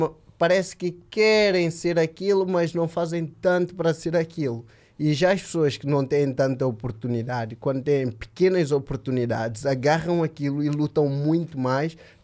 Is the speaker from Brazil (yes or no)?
no; São Tomé & Príncipe; Como eu sou de São Tomé e consigo ver a diferença das coisas